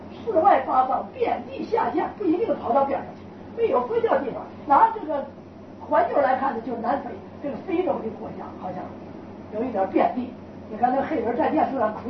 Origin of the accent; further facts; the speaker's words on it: northern China, China; 我是北方人，有的字啊发音不正确， 大家不要误会。我举几个例子呢，我的家乡习惯，我小时候读书啊，住下这个念正念，现在一下改不过来。